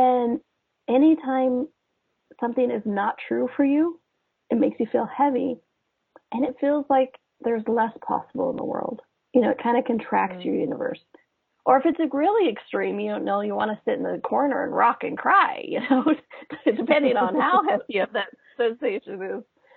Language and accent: English; United States; American.